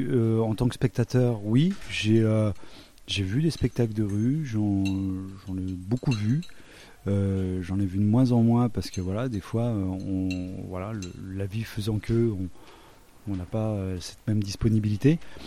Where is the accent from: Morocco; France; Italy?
France; Bourgogne-Franche-Comté; des choses par chez moi, dans le Doubs.